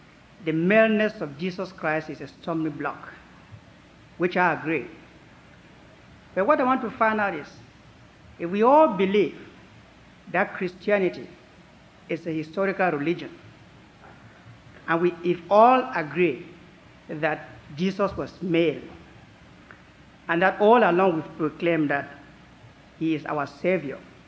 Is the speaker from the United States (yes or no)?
no; Cameroon; from Cameroon in Africa, and a BU student doing graduate studies.